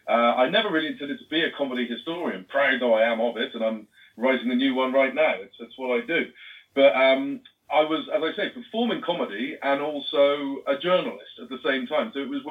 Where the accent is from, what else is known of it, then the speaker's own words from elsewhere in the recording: Ludlow, West Midlands, United Kingdom; I'm from Ludlow, which is about 10 miles from the Welsh border. It used to be the capital of Wales, in fact.